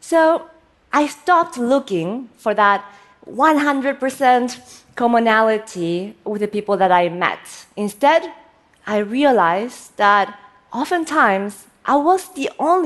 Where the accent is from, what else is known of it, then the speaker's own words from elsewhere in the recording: Argentina; also born or lived in Korea / United States; I was born in Korea, the land of kimchi, raised in Argentina, where I ate so much steak that I'm probably 80% cow by now. And I was educated in the US